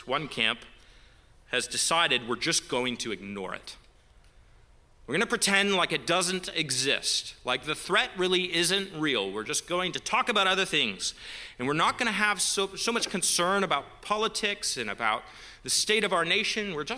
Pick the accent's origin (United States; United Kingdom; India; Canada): Canada; It's unnerving to think that in my home country, in Canada